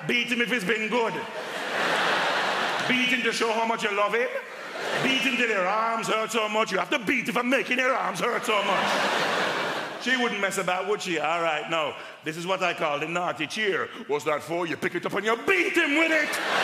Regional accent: Dudley, West Midlands, United Kingdom; I grew up in Dudley, in the West Midlands.

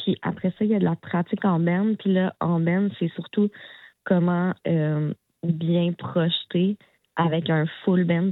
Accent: Sherbrooke, Quebec, Canada; Oui, c'est ça. Je viens de Sherbrooke.

